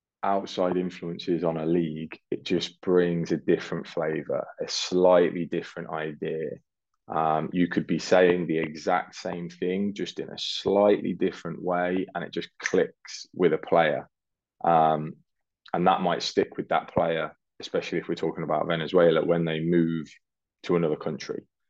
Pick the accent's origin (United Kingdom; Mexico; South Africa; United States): United Kingdom; England; I'm English